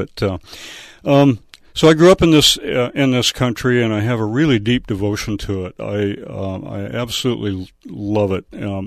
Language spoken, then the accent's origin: English; California, United States; I grew up in the Trinity Alps pretty much from the time I was just a little kid